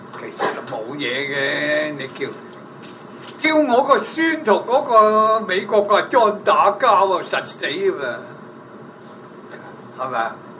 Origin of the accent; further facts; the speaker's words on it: China; 就是我哋中國人咧就唔係籠籠統統咁算噶